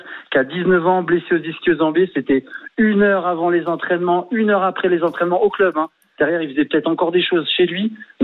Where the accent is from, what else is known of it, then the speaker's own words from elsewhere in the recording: Paris, Île-de-France, France; Non, maintenant je suis de Paris, mais maintenant je suis installé dans le sud de la France.